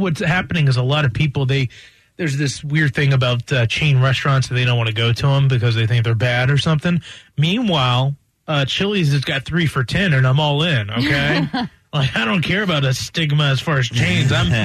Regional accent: Roanoke, Virginia, United States; In fact, you know, like in my hometown of Roanoke, Virginia, there was a few chain restaurants that was like the high end.

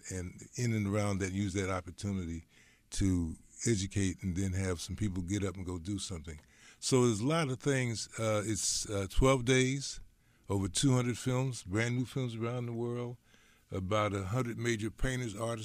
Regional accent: Cheyenne, Wyoming, United States; I was raised in Cheyenne, Wyoming, and I had to go all the way to Denver to get those records.

